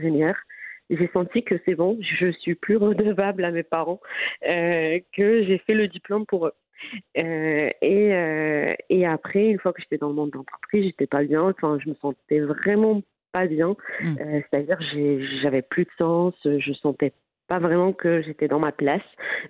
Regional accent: Mohammedia, Casablanca-Settat, Morocco; moi, je suis née au Maroc, grandie au Maroc, à Mohamedia.

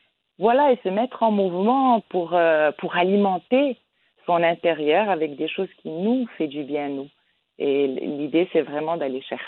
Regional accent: Rabat, Rabat-Salé-Kénitra, Morocco; je viens de Rabat

